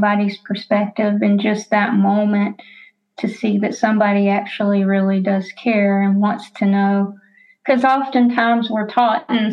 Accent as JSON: {"language": "English", "region": "North Carolina", "country": "United States", "tie": "born or raised there", "said": "like in the South, like where I was raised in North Carolina"}